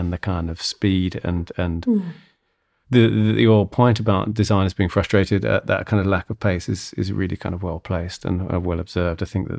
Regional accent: England, United Kingdom; I'm speaking as an Englishman here.

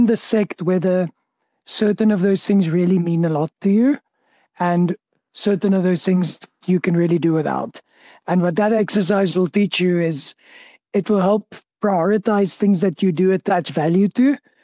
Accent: South Africa; I'm from South Africa.

